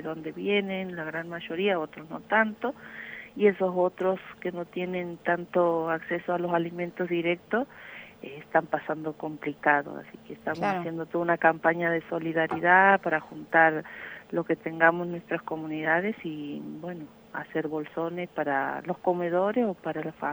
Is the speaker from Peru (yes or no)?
no; Santiago del Estero, Argentina; De Quimilí, es una ciudad en la que está, bueno, una de las ciudades más cerca de la comunidad de donde soy originaria, y de Santiago Capital serán unos 210, 220 kilómetros más o menos al este.